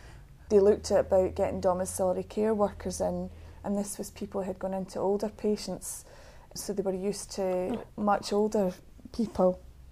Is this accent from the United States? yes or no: no; Bathgate, Scotland, United Kingdom; I'm from Bathgate in Scotland.